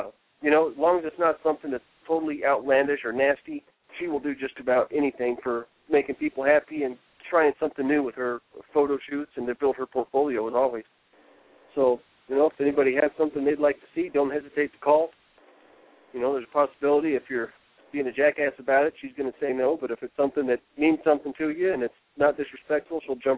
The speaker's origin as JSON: {"language": "English", "region": "South Dakota", "country": "United States", "said": "Of course, I'm down here from South Dakota, so I'm still trying to learn the ropes of who and what all's going on."}